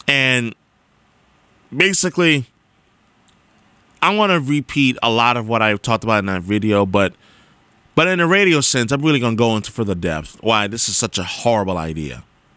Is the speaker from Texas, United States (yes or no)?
no; New York, United States; as I was walking down the streets of New York in my hometown on Friday